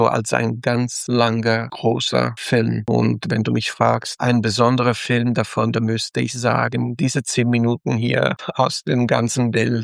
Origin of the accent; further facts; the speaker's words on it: Italy; ich als Italiener könnte kein Italiener sein, hätten wir nicht die Spanier, die Araber gehabt